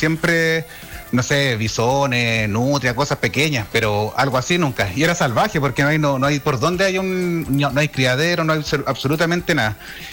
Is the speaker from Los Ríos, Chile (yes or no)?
no; Santiago, Santiago Metropolitan Region, Chile; now in Puyehue, Chile; Resulta que nosotros somos de Santiago, venimos hace 3 años viviendo acá en la comuna de Puyehue, ¿ya? Y claro, nosotros vivimos en el lado del campo, a la orilla del río Pilmaiquén